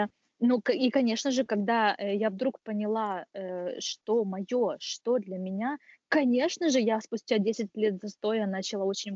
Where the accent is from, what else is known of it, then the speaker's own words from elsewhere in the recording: Cherkasy, Cherkasy Oblast, Ukraine; Київ, я сама родом з Черкас